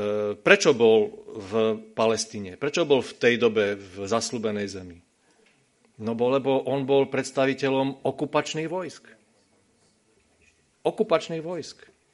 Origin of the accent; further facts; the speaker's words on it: Třinec, Moravian-Silesian Region, Czechia; moved away as an adult; now in Slovakia; pochádzam pôvodom zo Severnej Moravy, z Třince. Prišiel som na vojenskú školu do Bratislavy